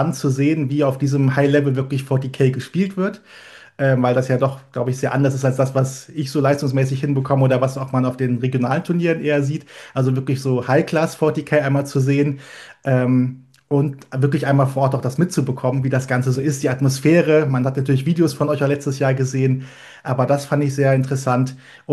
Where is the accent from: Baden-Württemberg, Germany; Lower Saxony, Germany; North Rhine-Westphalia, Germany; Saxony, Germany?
North Rhine-Westphalia, Germany; in Köln-Bonn, wo ich herkomme